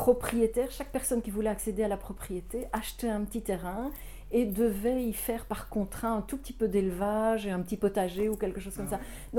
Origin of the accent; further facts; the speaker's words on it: Brussels, Belgium; on est bruxellois depuis toute une série de générations, en tout cas une bonne partie de la famille, on est vraiment ce qu'on pourrait appeler des Ineke d'origine